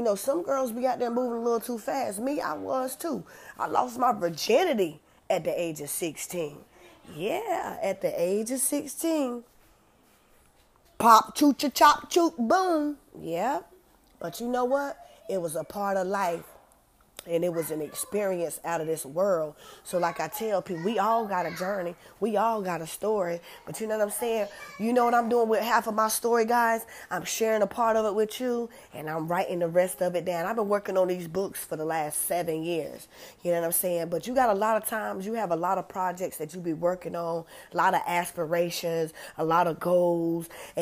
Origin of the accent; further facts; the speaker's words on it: Green Sea, South Carolina, United States; also born or lived in Mullins; Growing up, I'm from Horry County. I was born in a little town called Mullins, South Carolina. I grew up in Green Sea, South Carolina, all down there in them country areas with the tobacco fields and the corn fields and all that stuff.